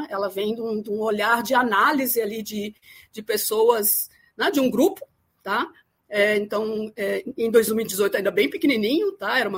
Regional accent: Germany; Portuguese is a second language; now in Brazil; mas eu sou alemã. Né? Tenho uma história longa aí de idas e vindas entre Brasil e Alemanha ao longo da minha vida, mas agora estou há 20 anos direto já aqui no Brasil.

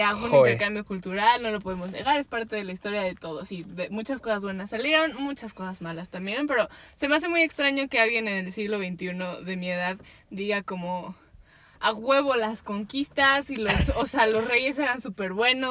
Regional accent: Mexico; ¿tú has ido a México? Y el güey, no, pues yo no, pero ella sí. Y yo así como, pues sí, soy de allá

